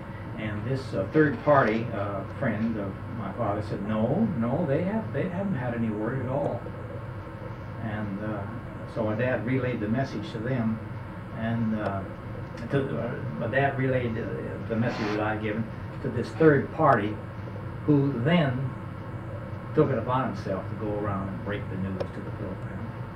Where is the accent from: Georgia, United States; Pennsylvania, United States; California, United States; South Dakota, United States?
South Dakota, United States; Chamberlain; up to my own hometown in South Dakota. Had a nice visit there for a few days. In my hometown of Chamberlain